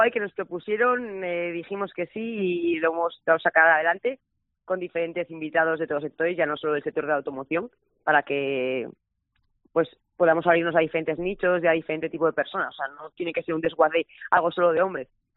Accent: Alfaro, La Rioja, Spain; Mi pueblo.

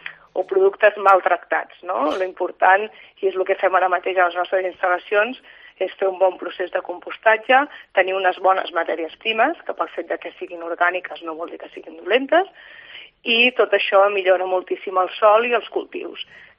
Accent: Puigcerdà, Catalonia, Spain; born there; moved away as an adult; now in Lleida, Spain; Jo vaig néixer a Puigcerdà, a la Cerdanya, i vaig venir a estudiar aquí a Lleida, primer forestals, després agrònom.

